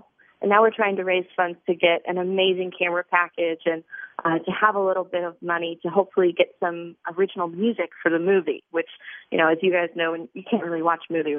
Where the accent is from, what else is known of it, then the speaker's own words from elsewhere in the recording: Kansas City, Missouri, United States; the awesome filmmaking community that I grew up in Kansas City